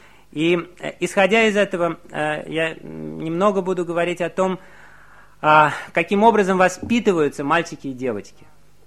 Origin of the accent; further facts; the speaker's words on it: Uzbekistan; Я вырос в Узбекистане, и я знаю традиционные узбекские семьи.